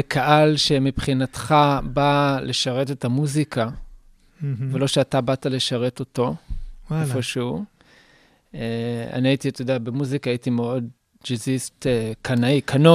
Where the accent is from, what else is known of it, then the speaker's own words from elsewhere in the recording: Jerusalem, Jerusalem District, Israel; אני ירושלמי, מוזיקה ירושלמי